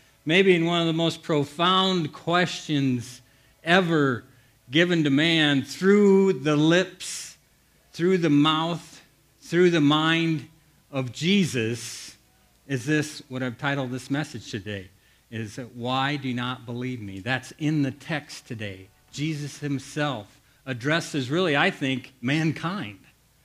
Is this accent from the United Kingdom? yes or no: no; Osage, Iowa, United States; I remember as a young boy, I grew up in Osage, Iowa, a small rural town in Iowa. That's where I grew up.